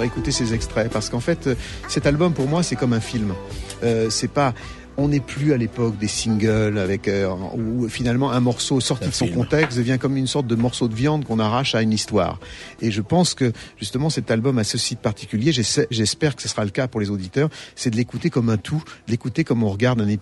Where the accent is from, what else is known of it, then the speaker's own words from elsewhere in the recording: Lyon, Auvergne-Rhône-Alpes, France; en tant que Lyonnais, je ne peux que souscrire